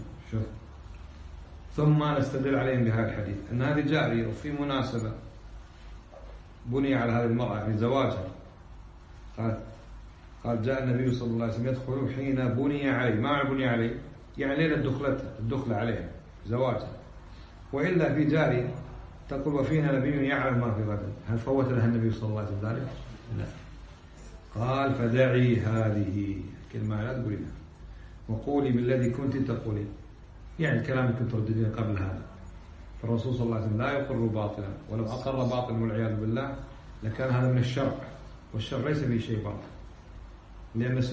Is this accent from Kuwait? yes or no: yes; Kuwait; شوف شلون عندنا بالكويت